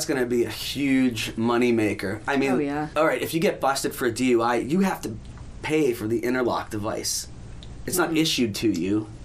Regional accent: United States; I mean, as an American, I think we're supposed to drink coffee.

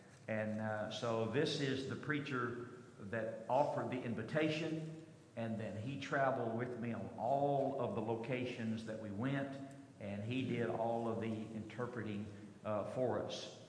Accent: Kentucky, United States; Now, I'm a country boy, and I grew up in Kentucky, and I have always loved pinto beans.

